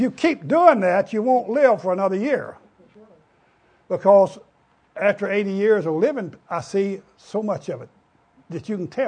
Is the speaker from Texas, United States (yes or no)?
no; Louisiana, United States; born there; I was born out here on Three Mile Island out here in Honey Island Swamp.